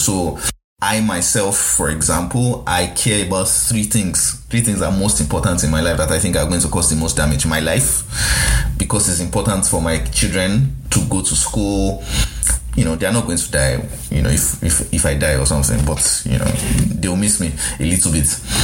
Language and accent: English; Nigeria; And this is me as a Nigerian, but as a Nigerian who earns a limited amount of money and spends millions on school fees for two children